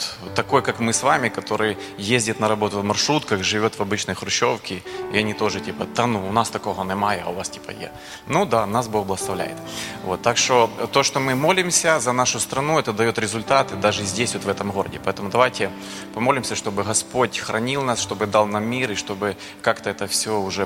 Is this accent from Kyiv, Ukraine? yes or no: no; Kherson, Kherson Oblast, Ukraine; когда узнавали, что я из Херсона